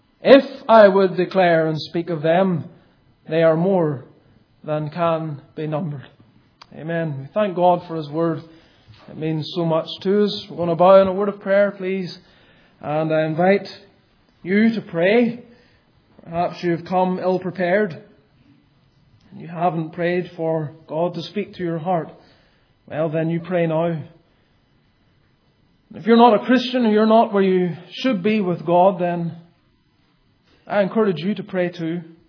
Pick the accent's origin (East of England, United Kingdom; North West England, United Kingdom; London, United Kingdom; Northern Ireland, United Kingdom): Northern Ireland, United Kingdom; Ballymoney; also born or lived in Scotland; I was born in Scotland and grew up in Ballymoney in Northern Ireland.